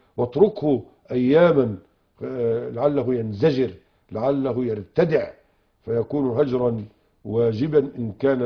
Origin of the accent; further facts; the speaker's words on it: Egypt; وكان عندنا في مصر الشيخة نفيسة والشيخة طماضر